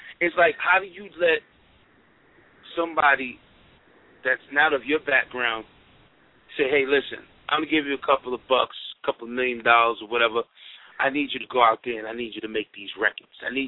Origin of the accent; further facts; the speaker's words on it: Queens, New York, United States; But I just mainly knew about the place that where I was coming from. You know, and that was Queens. We come from Astoria projects.